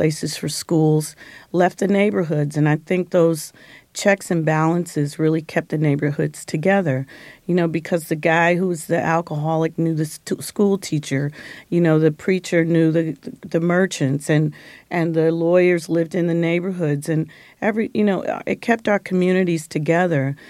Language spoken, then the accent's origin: English; Detroit, Michigan, United States; I had a great time growing up in Detroit, and it only changed when the world change and integration and came into play, and then our neighborhood started changing.